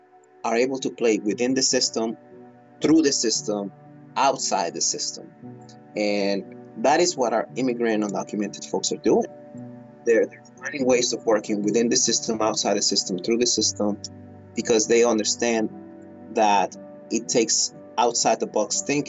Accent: California, United States; So I'm Filipino. I live in the Bay Area where I grew up. I have 34 relatives here in the Bay Area. 34 relatives. I'm the only one who's undocumented.

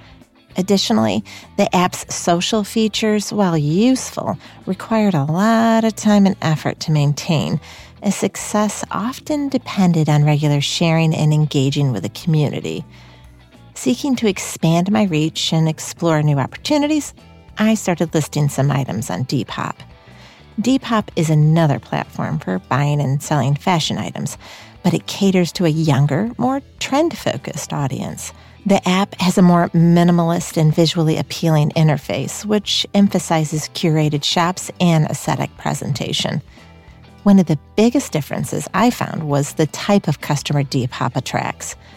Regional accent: New York, United States; from New York.

